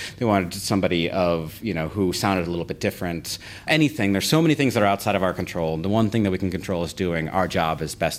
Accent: Minnesota, United States; now in Chicago, United States; Yes, I am from Minnesota. I, you know, grew up, went to high school here, went to college here

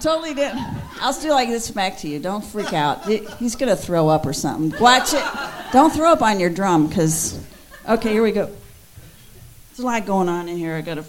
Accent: Texas, United States; I didn't know that. I'm from Texas.

